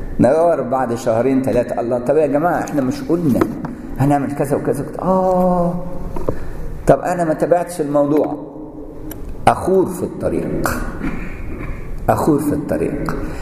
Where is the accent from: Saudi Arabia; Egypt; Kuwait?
Egypt